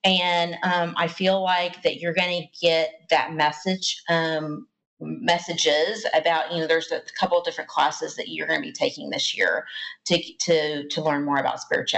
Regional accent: the South, United States; You know, I'm from the South. We just say things different.

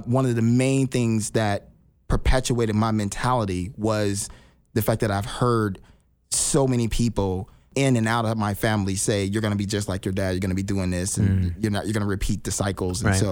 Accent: Chicago, Illinois, United States; And I just mentioned that I grew up Cabrini Green in the West Side of Chicago.

